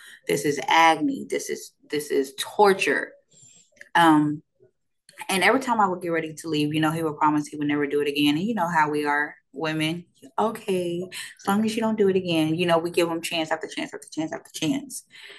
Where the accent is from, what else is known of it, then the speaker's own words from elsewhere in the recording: Dallas, Texas, United States; Okay, I'm from Dallas, Texas. I'm a little country girl. I grew up in an environment where abuse was always around.